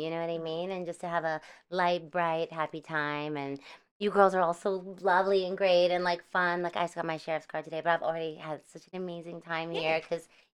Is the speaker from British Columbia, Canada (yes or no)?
yes; Vancouver, British Columbia, Canada; born there; I was born in Canada.